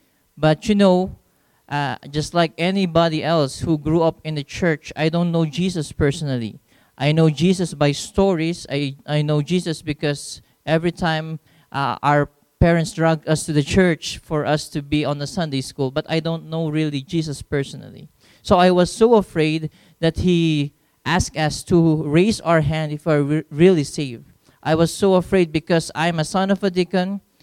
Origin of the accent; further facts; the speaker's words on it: Philippines; English is a second language; I'm a Filipino missionary to the Philippines and to Southeast Asia.